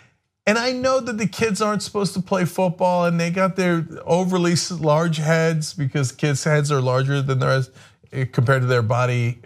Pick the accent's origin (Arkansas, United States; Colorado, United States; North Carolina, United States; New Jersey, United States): New Jersey, United States; We grew up in Jersey.